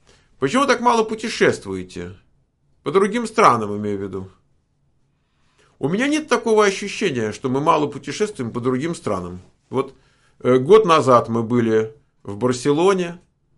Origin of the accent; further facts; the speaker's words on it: Ukraine; born there; Родилась на Украине. Являюсь гражданкой России.